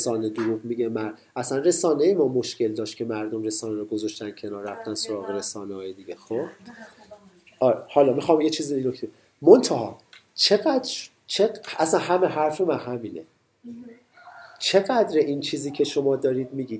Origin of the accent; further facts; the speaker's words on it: Iran; also born or lived in United States; مثلا ما ایرانی هستیم